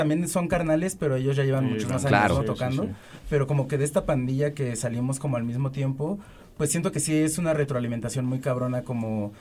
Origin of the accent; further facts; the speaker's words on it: Ecatepec, State of Mexico, Mexico; Yo soy de Ecatepec y los demás pues somos de otras partes, ¿no?